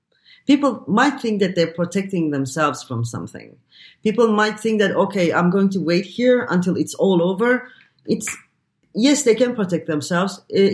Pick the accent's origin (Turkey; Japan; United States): Turkey; Izmir, İzmir; English is a second language; also born or lived in Ankara / Istanbul; now in Zagreb, Croatia; I have been born in Izmir, my hometown. I lived in Ankara. I studied in Ankara. I lived in Istanbul quite a long time.